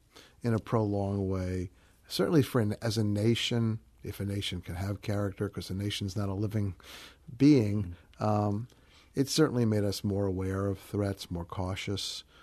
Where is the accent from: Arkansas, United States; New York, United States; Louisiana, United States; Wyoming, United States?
New York, United States; I grew up in New York. New York is populated by people from all over the world.